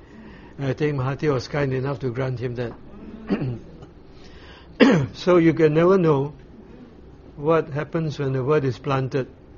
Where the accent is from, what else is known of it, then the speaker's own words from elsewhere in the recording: Malaysia; I was staying at the Student Christian Center because I came from Malaysia.